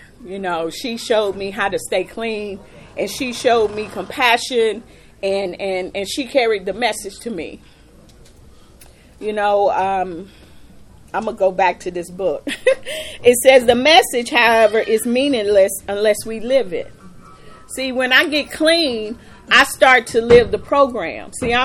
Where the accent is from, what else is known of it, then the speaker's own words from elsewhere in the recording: Lexington, United States; I'm from Lexington. I'm prostituting in the neighborhood I grew up with.